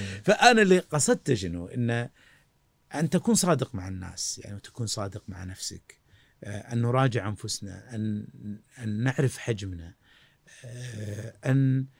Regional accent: Palestine; يعني احنا انا كفلسطيني مفروض اقول

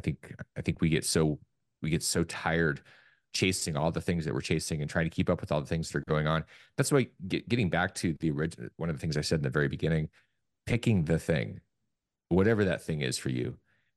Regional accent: Alaska, United States; when I grew up in Alaska and I literally had to dodge polar bears because I was taking out the trash up in the Arctic Circle.

